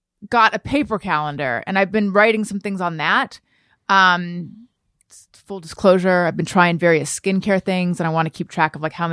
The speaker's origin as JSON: {"language": "English", "region": "California", "country": "United States", "tie": "born or raised there", "said": "because I grew up in Orange County where everyone was about like Del Taco"}